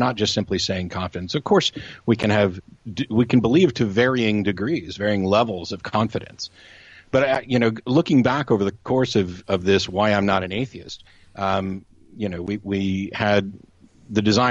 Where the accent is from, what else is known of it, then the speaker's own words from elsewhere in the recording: United States; you know, as an American, I acknowledge that I am butcher the English language